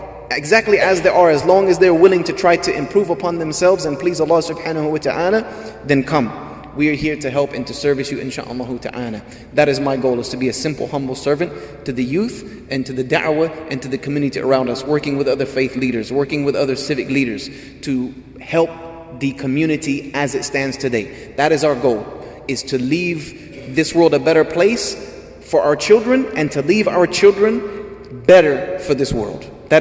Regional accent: Greenville, South Carolina, United States; but I was born and raised in Greenville, which is a 30-minute drive from Clemson. I went to all of those games growing up.

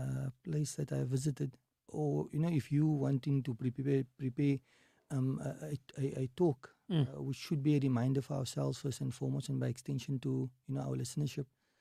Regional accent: South Africa; So being a South African Muslim, it's relatively easy to travel

